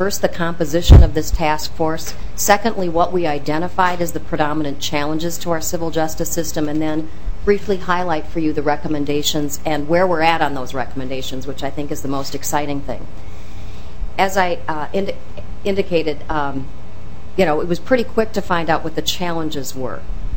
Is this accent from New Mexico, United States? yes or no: no; Moorhead, Minnesota, United States; I'm a child of the prairie. I grew up in Moorhead, Minnesota.